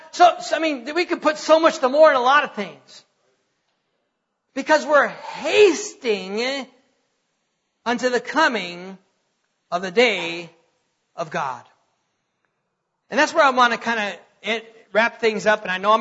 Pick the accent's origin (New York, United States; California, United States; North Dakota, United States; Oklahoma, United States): North Dakota, United States; I'm from North Dakota, you know.